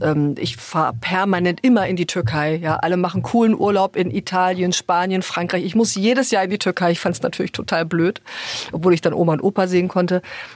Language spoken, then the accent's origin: German; North Rhine-Westphalia, Germany; ich bin da im Kreis Lippe groß geworden, weil meine Eltern dort landeten sozusagen, man wurde ja verteilt, man konnte sich da nicht aussuchen